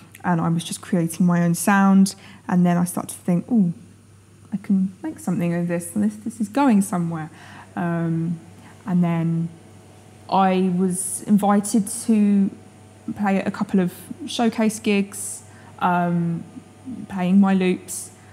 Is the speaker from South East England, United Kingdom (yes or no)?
yes; Margate, South East England, United Kingdom; I am from Margate.